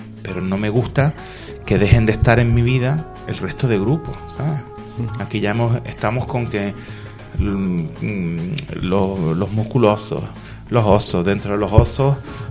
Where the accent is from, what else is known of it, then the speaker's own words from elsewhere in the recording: Canary Islands, Spain; now in Granada, Spain; Yo me considero granadino ya y me moriré siendo canario y granadino, y con mucho orgullo.